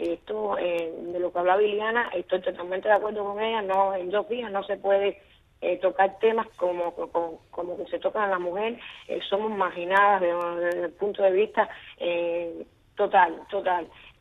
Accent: Cuba

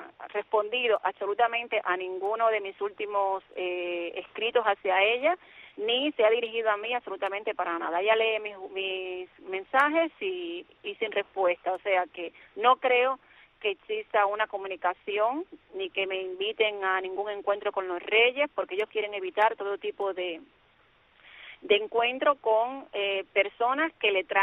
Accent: Spain; yo como ciudadana española tenga que sufrir esta represión justo en el momento que están los reyes de España aquí en Cuba

